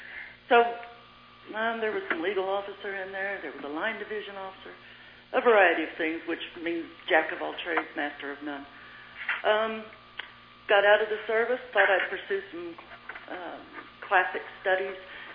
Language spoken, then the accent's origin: English; Tennessee, United States; I was raised in East Tennessee.